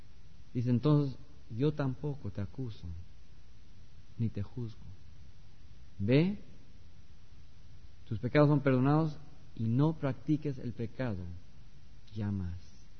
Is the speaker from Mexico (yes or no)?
yes; Mexico City, Mexico; yo nací en México, en el Distrito Federal, toda mi familia es católica, y yo crecí con idolatría, una religión pagana, con santos y virgens.